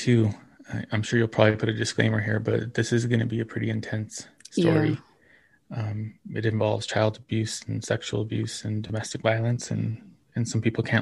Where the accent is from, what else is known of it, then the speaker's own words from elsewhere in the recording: Socorro, New Mexico, United States; born there; So I was born in Socorro, New Mexico in 1980. And it's a small town. It's about 75 miles south of Albuquerque, which is the largest city in our state.